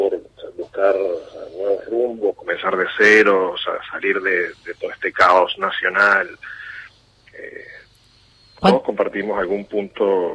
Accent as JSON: {"language": "Spanish", "country": "Venezuela", "moved": "yes", "said": "Sí, la gran mayoría de la generación joven de mi familia se encuentra en un 90% fuera de Venezuela."}